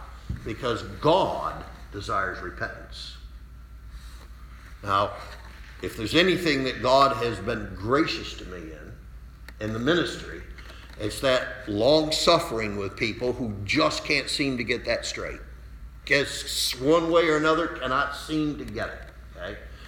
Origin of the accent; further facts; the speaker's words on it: Salamanca, New York, United States; born there; I was born in Salamanca, New York, April of 1954.